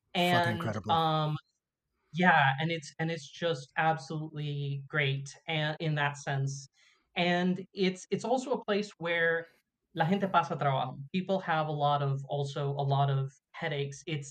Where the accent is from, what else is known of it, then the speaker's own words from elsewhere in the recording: Washington, District of Columbia, United States; And then he moved to D.C. I grew up in D.C. Eventually went to the University of Havana